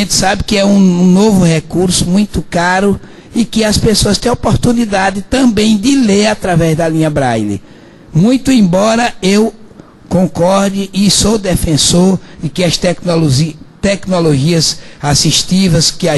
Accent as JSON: {"language": "Portuguese", "town": "Teresina", "region": "Piauí", "country": "Brazil", "said": "Eu sou aqui de Teresina e sou cego desde os 5 anos de idade."}